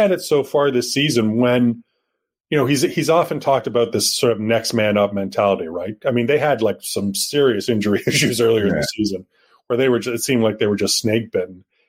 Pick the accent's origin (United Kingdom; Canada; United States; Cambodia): United Kingdom; England; I gave him some stick about that, right, as an Englishman coaching, being assistant on the Scottish national team.